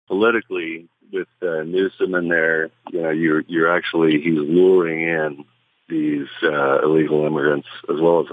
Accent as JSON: {"language": "English", "region": "California", "country": "United States", "tie": "born or raised there", "said": "It's just not the same place. I grew up in California."}